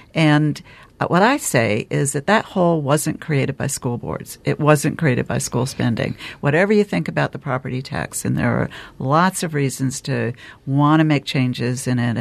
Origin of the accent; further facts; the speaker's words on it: Calais, Vermont, United States; my hometown of Calais is in a very difficult position in terms of the Act 46 process